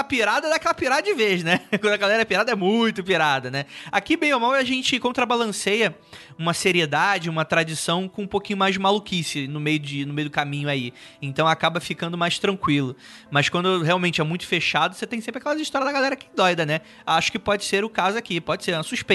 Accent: Brazil; Sou brasileiro, não tenho costume de estar tanto com a cultura europeia

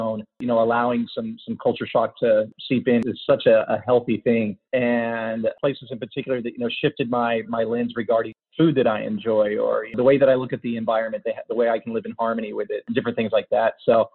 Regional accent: United States; because I grew up in the States and growing up as a kid, we did travel, but not to the level that I started traveling as an adult.

